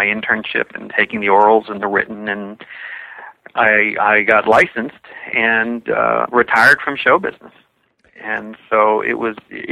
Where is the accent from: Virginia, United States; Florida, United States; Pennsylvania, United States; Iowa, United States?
Pennsylvania, United States; Pittsburgh; I grew up in Pittsburgh, Pennsylvania.